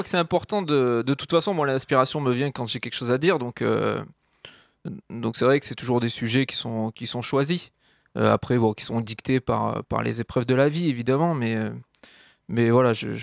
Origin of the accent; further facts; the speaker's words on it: France; on est des Français aussi loin qu'on ait pu remonter.